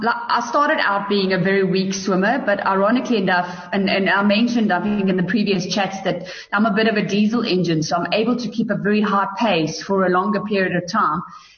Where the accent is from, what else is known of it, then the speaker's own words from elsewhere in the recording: Bethlehem, Free State, South Africa; I think where I grew up in Bethlehem, where there wasn't any swims